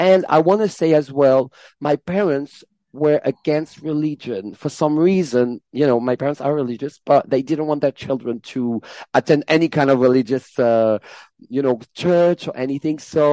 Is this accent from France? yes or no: yes; Paris, Île-de-France, France; also born or lived in Strasbourg; So I was born in Strasbourg in the east of France, and then I moved to Paris. So some of it was in Strasbourg, then a lot of it was in Paris.